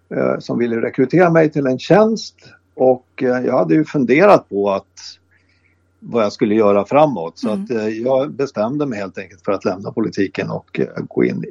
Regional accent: Tyresö, Stockholm County, Sweden; jag är en Tyresö-kille i botten, född i Tyresö 63. Min mamma och pappa flyttade till Sikvägen och sen vidare in ner på Ekbacken och där växte jag upp huvuddelen av min tonårsperiod. Och sen har jag bott på lite olika ställen i Tyresö

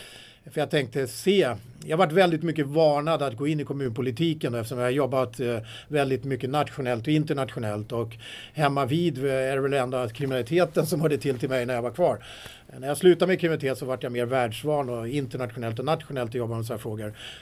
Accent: Trollbäcken, Stockholm County, Sweden; Och jag växte upp i Trollbäcken och nere vid Dreviken.

